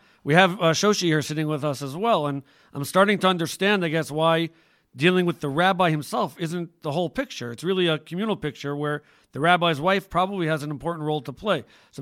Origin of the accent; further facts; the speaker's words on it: United States; moved away as an adult; So I grew up in the United States and also moved here about 25 years ago